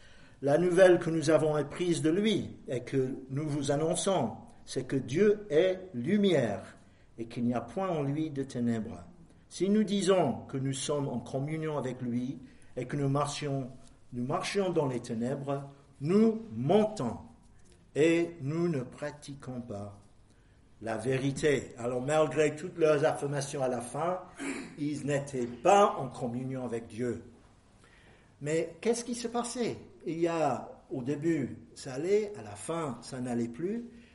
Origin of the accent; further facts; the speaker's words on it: England, United Kingdom; French is a second language; il y avait quelque chose d'assez triste qui s'est passé chez nous en Angleterre.